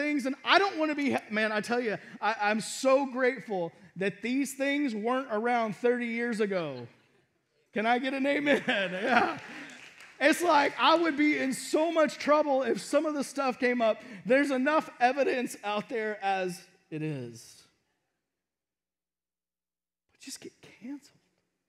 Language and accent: English; Texas, United States; I mean, I grew up in Texas. I grew up going to lakes, and so I wasn't scared of sharks.